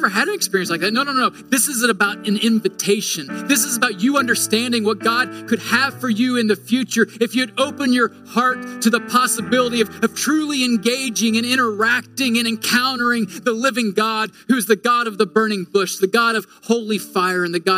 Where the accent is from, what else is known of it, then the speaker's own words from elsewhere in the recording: Illinois, United States; I'd never seen UVA. I grew up in Illinois.